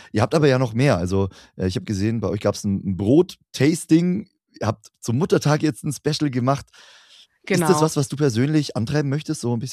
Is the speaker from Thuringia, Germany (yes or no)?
no; Bavaria, Germany; Ich komme auch hier aus dem Allgäu vom Dorf mit 2000 Einwohnern